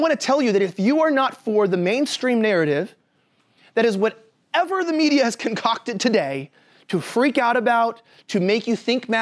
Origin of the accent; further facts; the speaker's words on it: California, United States; I'm from California. We have a name for that.